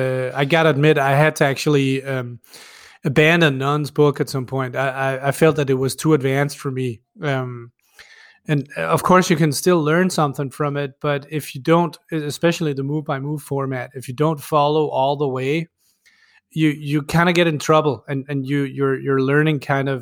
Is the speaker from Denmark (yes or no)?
yes; Denmark; first language Danish; English is a second language; Well, Danish is my native language, English, French, German, Italian, Spanish, a little bit of Dutch, but not that much.